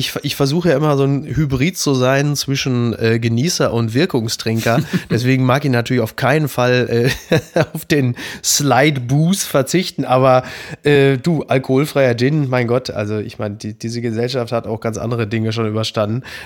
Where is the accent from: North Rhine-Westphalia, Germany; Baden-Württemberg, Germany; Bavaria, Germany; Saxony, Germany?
North Rhine-Westphalia, Germany; Ich komme ja aus dem Ruhrgebiet